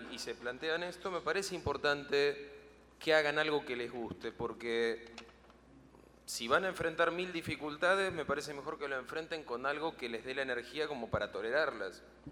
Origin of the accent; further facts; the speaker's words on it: Argentina; now in Colombia; No sé si aquí en Colombia hay carreras que aseguren el futuro. En mi país no lo hay. En Argentina tenemos muchas maneras de que no nos vaya bien